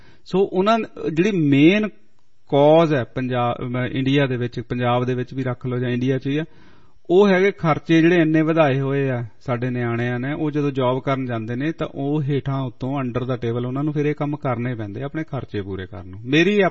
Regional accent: Punjab, India; ਦੇਖੋ ਪੰਜਾਬ ਦੇ ਵਿਚ ਨਸ਼ੇ ਦੀ ਹਾਲਾਤ ਸੀ, ਨਸ਼ਾ ਕਾਫੀ ਮਾੜਾ ਸੀ। ਮੈਂ ਆਪਣੇ ਪਿੰਡ ਦੀ ਅਕਸਰ ਉਦਾਹਰਨ ਦਿੰਦਾ, ਸਾਡੇ ਪਿੰਡ ਕਾਫੀ ਬੈਡ ਸੀ

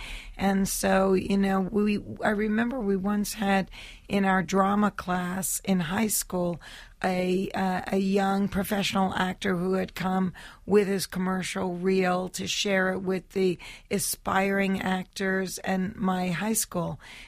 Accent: Flushing, New York, United States; Flushing, Queens.

